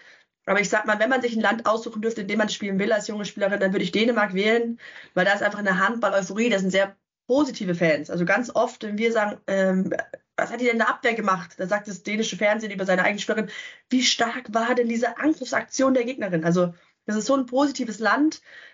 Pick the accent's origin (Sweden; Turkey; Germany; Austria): Germany; Munich, Bavaria; als Münchnerin